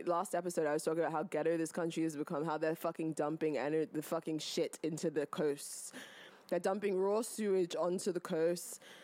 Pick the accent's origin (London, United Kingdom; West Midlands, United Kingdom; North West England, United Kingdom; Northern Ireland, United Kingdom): London, United Kingdom; I'm a Londoner, born and fucking bred. Even trying to stay in my own city has been a fucking ordeal.